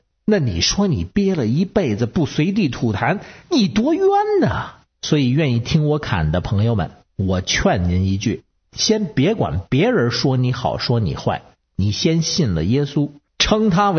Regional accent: Beijing, China; 我是北京的…

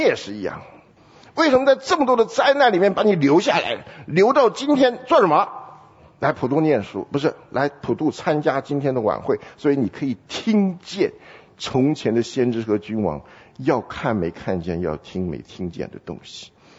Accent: China; 我常常跟大家讲，我们中国人号称有5000年的历史

